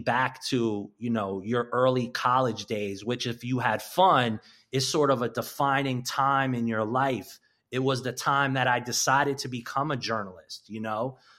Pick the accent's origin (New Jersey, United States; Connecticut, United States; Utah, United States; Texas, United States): Connecticut, United States; is growing up in Connecticut when I was playing basketball.